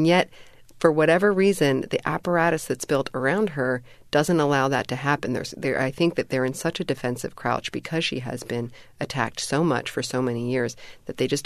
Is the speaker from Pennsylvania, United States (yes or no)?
yes; Pennsylvania, United States; the people that I have spoken to in my home state is Pennsylvania